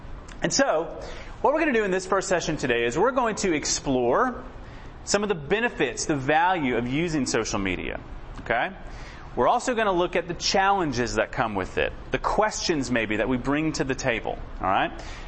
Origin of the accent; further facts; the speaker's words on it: St. Louis, Missouri, United States; I grew up in St. Louis. I'm a big Cardinals fan.